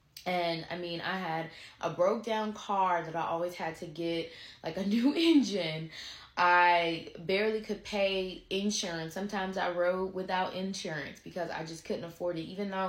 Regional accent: Picayune, Mississippi, United States; I was born and raised in Picayune, Mississippi. It's a very small town, poverty stricken.

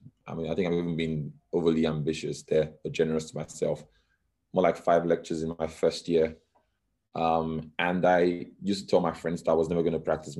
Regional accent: Nigeria; So I grew up in Nigeria. My dad was a doctor.

